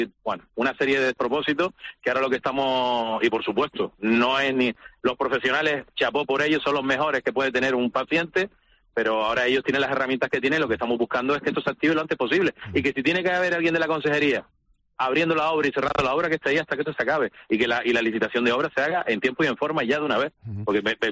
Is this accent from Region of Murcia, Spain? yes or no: no; Canary Islands, Spain; todos somos canarios